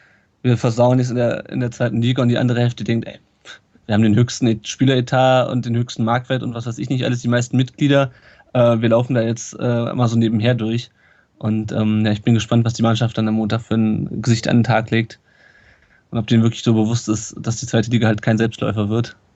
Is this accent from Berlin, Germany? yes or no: no; Kassel, Hesse, Germany; now in Stuttgart, Germany; ich komme auch ursprünglich nicht aus Stuttgart, das kommt ja auch hinzu. Ich komme ursprünglich aus Kassel. Ich bin also sogar noch näher an den VfB herangezogen im Laufe der Zeit.